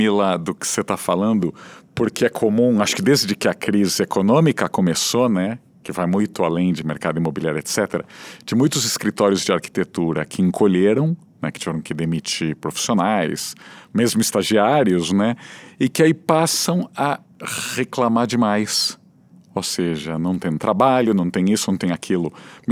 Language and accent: Portuguese; Santos, São Paulo, Brazil; born there; Santos, onde eu nasci, né?